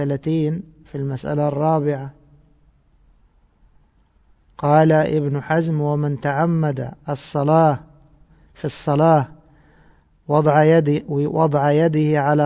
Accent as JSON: {"language": "Arabic", "town": "Cairo", "region": "Cairo Governorate", "country": "Egypt", "said": "ونحن عندنا في القاهرة القنطرة شرق والقنطرة غرب"}